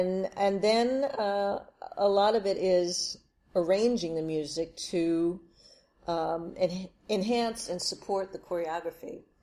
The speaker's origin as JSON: {"language": "English", "town": "Wilmington", "region": "Delaware", "country": "United States", "tie": "born or raised there", "said": "I grew up in Wilmington, Delaware. I know, and I went to the University of Delaware, so I'm a Delaware gal through and through."}